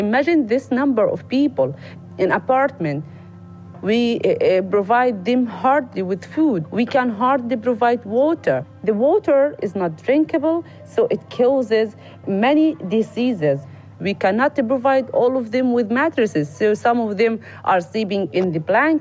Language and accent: English; Gaza Strip, Palestine; I was born and live in Gaza Strip.